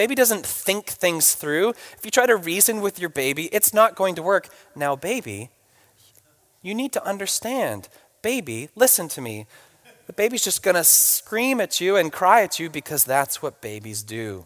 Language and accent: English; New England, United States; now in California, United States; My brother says, don't you mean supper? Because we grew up in New England, and so that vocabulary is more common there. And they say, you're just a Californian now.